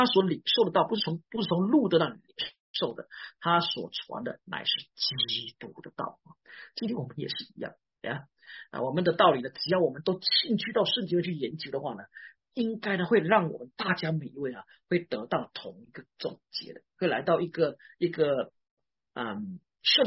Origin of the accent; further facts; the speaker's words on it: Malaysia; 我本身呢，我是来自马来西亚